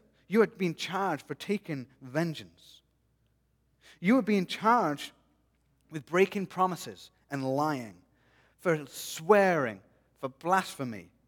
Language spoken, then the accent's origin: English; United Kingdom; well, technically, I'm from Britain, and we drive in miles per hour.